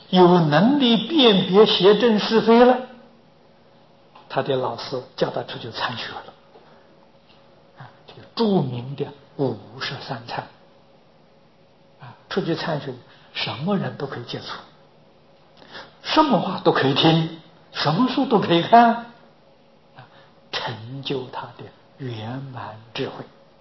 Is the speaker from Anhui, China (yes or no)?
yes; Anhui, China; 我的老家在安徽，其他的状况我不清楚